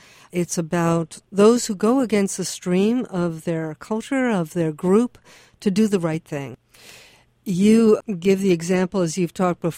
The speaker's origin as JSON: {"language": "English", "country": "United States", "said": "I'm an American Jew."}